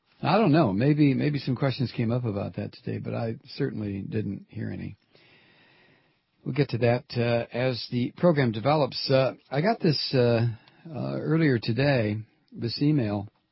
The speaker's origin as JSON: {"language": "English", "country": "India", "said": "I'm originally from India"}